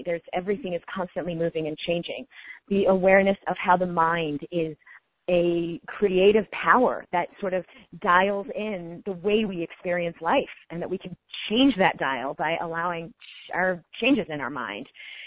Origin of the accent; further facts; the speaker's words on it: Boston, Massachusetts, United States; I grew up in Boston, and so East Coast is very conventional.